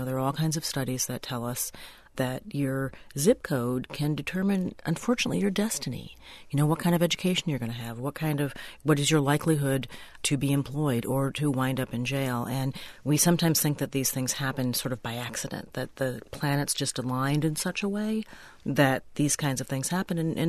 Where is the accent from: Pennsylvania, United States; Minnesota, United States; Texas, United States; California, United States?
Minnesota, United States; maybe it's because I'm a Minnesotan and so there's, you know, optimism is just sort of baked in my DNA.